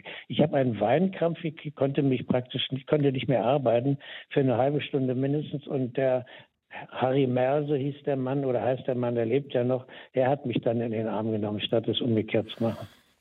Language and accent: German; Berlin, Germany; Meine Eltern sind hier geboren. Mein Großvater hatte 1900 schon eine Bierkneipe in Berlin-Schöneberg. Also ich bin ein echter Berliner